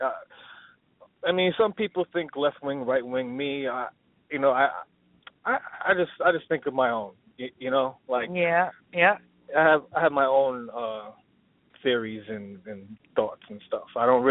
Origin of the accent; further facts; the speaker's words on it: Rockland, New York, United States; Where I'm from Rockland, New York. That's basically like about an hour north from New York City. So, yeah, that's where I'm from.